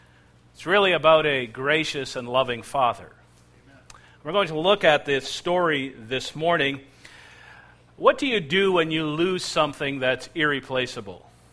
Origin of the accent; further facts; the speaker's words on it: India; I'm from India.